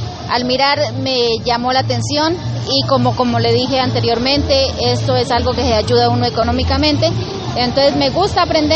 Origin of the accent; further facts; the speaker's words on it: Popayán, Cauca, Colombia; Yo soy de Popayán y hace 3 años y medio estoy acá.